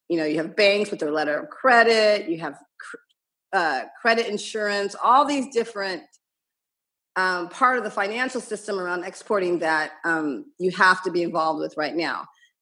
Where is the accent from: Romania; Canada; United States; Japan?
Japan; Okinawa; I grew up partly in Okinawa in Japan, and because my dad was in the Air Force